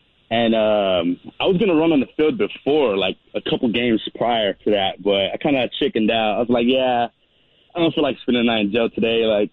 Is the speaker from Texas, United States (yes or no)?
yes; Dallas–Fort Worth, Texas, United States; Yeah, I'm from DFW.